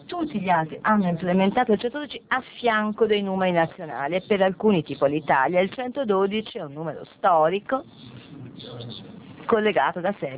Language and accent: Italian; Belgium; Però è comunque la capitale del mio paese e anche la capitale dell'Europa.